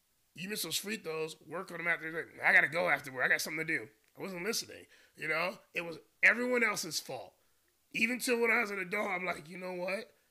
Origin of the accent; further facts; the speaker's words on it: North Carolina, United States; I remember, you know, growing up in North Carolina, we started knowing these kids.